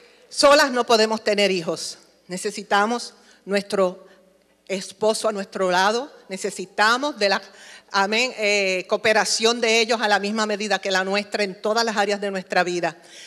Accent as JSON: {"language": "Spanish", "country": "Puerto Rico", "said": "mi familia es multicultural. Somos puertorriqueños, yo descendiente de vascos españoles"}